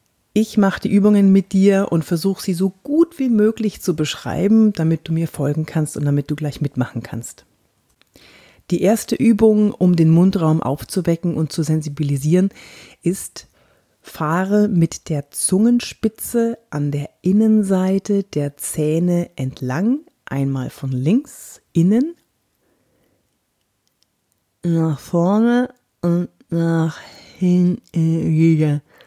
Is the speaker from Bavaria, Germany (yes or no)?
yes; Bavaria, Germany; accent: light Bavarian lilt; Auf jeden Fall habe ich an meinem Dialekt gearbeitet, wie du jetzt hoffentlich hörst. Ich weiß, ich habe noch so einen leichten bayerischen Singsang drin, obwohl ich aus Franken komme und die Franken, die haben das nicht so gern, wenn wir als Bayern bezeichnet werden.